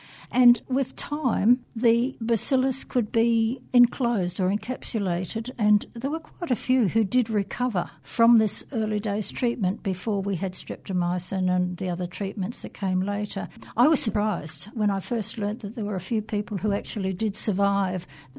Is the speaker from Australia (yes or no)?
yes; Western Australia, Australia; I come from Western Australia